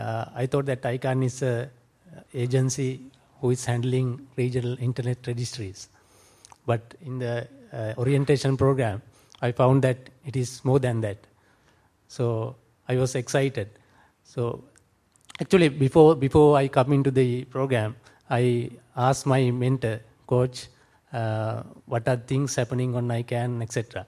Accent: Sri Lanka; English is a second language; first time fellow

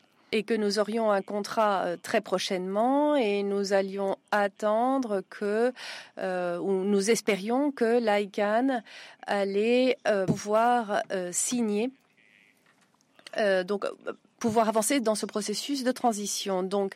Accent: Kenya; moi, je viens du Kenya et je vais tomber dans cette catégorie aux États-Unis

